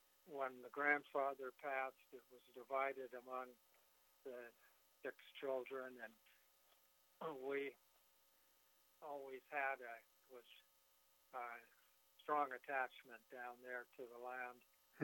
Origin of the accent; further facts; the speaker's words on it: San Francisco, California, United States; born there; I was born in San Francisco in March 21st, 1941.